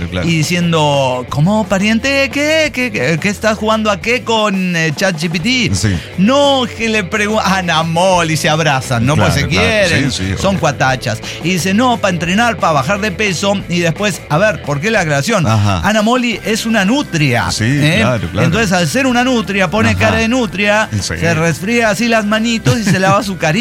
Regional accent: Mexico; Que soy mexicana

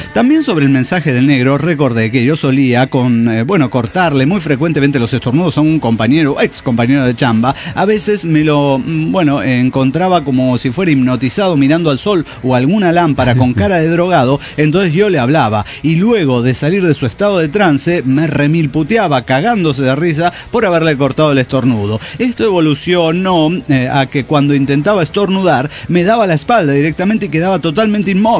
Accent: Salta, Argentina; de Salta, Argentina.

